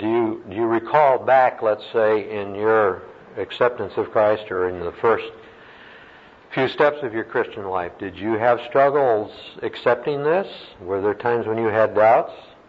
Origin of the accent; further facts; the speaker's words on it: United States; born there; That's sure an unusual question since I was born in America